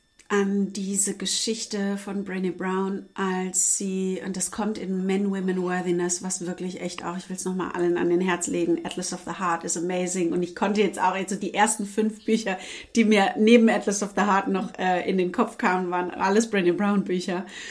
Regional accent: Germany; weil die kein Saunatuch unter ihrem Po haben und ich das einfach gar nicht verkraften kann als Deutsche.

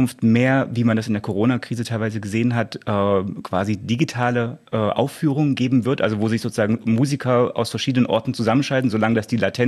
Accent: Saxony, Germany; als es diesen Holz- und Energieknappheit gab durch den Silberbergbau im Erzgebirge in meiner Heimat

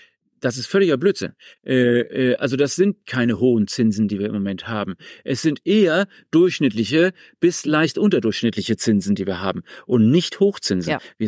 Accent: Freiburg, Baden-Württemberg, Germany; die teuerste Stadt war immer Freiburg, meine Heimatstadt hier.

